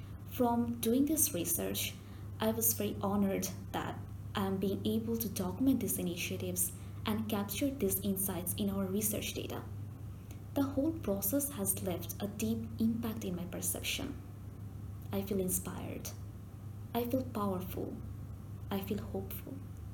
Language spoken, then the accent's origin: English; Bangladesh; English is a second language; I'm from Bangladesh and together with my co-researcher from China, we explored how youth are organizing new initiatives to respond to COVID-19.